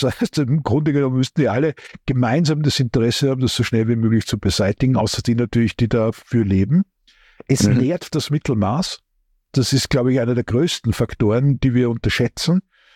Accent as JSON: {"language": "German", "country": "Austria", "said": "ich bin ja Österreicher"}